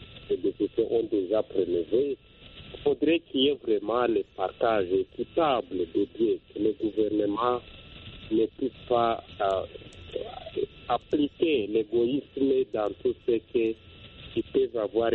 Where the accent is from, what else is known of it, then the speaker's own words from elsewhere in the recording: DR Congo; now in Rwanda; Je suis au Rwanda, mais je suis Congolais.